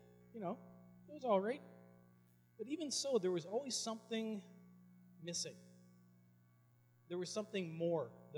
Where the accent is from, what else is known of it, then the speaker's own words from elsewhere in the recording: Prince George, British Columbia, Canada; So, not too many people will say that they were born and raised in Prince George, but I was. Spent all of my childhood growing up in the rather lower end of the city.